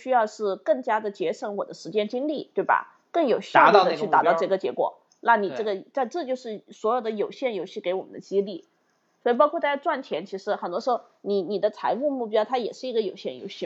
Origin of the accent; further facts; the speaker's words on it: China; 我们中国人